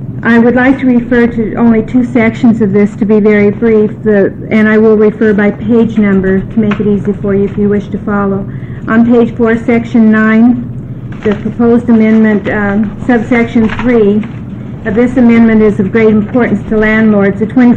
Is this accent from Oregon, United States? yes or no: yes; Eugene, Oregon, United States; I'm from Eugene, Oregon